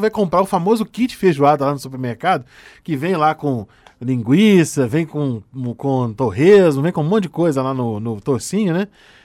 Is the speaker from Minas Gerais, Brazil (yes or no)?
yes; Minas Gerais, Brazil; accent: mineiro; Como bom mineiro, eu sei disso, falo do jeito mineiro de falar, que é bom demais da conta.